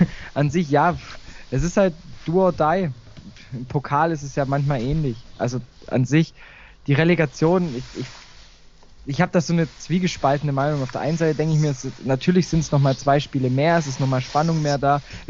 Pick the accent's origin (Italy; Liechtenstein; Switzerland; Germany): Germany; Baden-Württemberg; kommt er auch aus der Nähe von meinem Heimatort neben Heidenheim